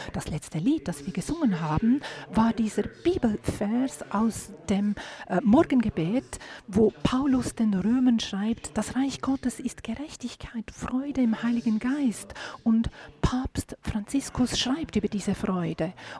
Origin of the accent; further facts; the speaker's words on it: Nova Scotia, Canada; German is a second language; Ich bin aus Neuschottland, Kanada.